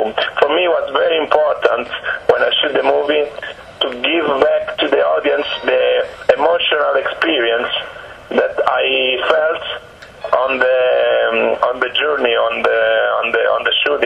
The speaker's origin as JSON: {"language": "English", "town": "Rome", "region": "Lazio", "country": "Italy", "tie": "born or raised there", "second_language": "English", "said": "I grew up in Rome."}